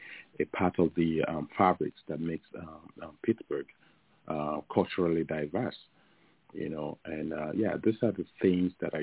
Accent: Lagos, Nigeria; also born or lived in Kogi State; But I grew up in Lagos

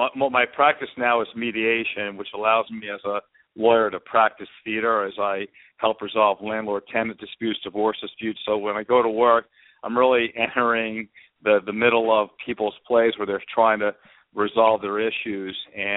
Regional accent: Northeast, United States; now in Atlanta, United States; I'm from the New York, New England area. I live in Atlanta now.

